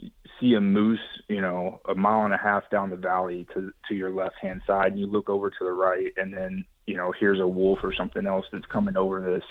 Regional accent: Texas, United States; as to where I grew up in West Texas.

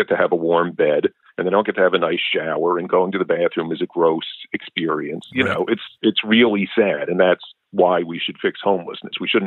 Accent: New York City, New York, United States; You know, I grew up in New York City in the 80s, and you didn't want to be in the city.

